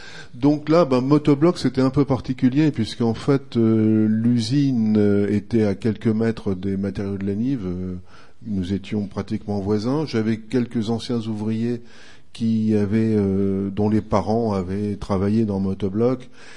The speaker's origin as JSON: {"language": "French", "region": "northern France", "country": "France", "tie": "born or raised there", "said": "je suis natif du nord de la France et j'ai couru énormément en Belgique."}